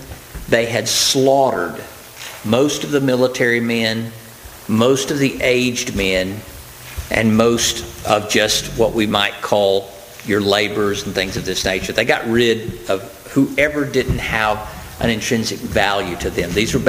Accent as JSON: {"language": "English", "town": "Florence", "region": "Alabama", "country": "United States", "said": "I go, no way, man, I'm from Florence, Alabama."}